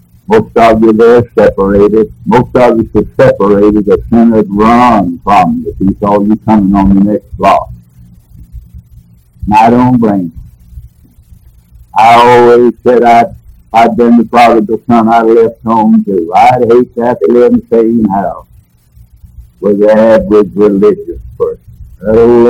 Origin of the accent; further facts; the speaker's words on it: the South, United States; Of course, I'm from the South, and down the South, everybody lives like the devil.